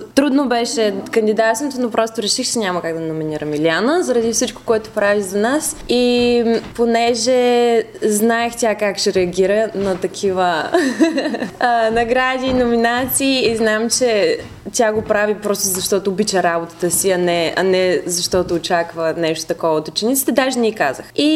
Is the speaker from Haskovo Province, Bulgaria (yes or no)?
yes; Dimitrovgrad, Haskovo Province, Bulgaria; Само ние сме от България. Имало още двама българи в предишните 20 години, преди това нямало.